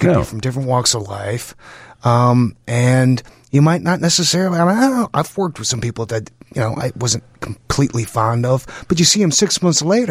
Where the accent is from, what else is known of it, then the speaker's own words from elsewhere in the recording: Chicago, Illinois, United States; I'm Chicagoan originally.